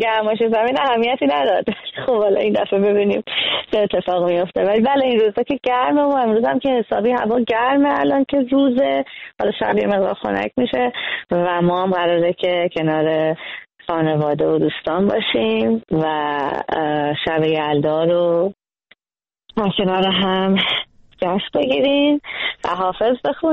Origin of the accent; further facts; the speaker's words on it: Iran; از روزی که از ایران اومدم بیرون همیشه یه بخش بزرگی از زندگیمه